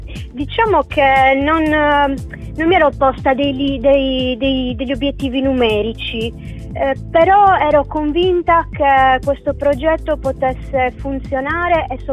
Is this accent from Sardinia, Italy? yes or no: yes; Sardinia, Italy; da sardi in genere che si occupano della promozione del territorio e del suo patrimonio archeologico